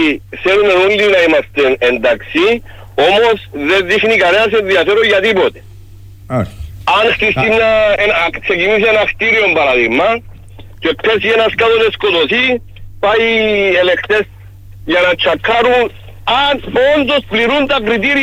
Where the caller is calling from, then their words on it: Limassol, Limassol District, Cyprus; είμαι από Λεμεσό.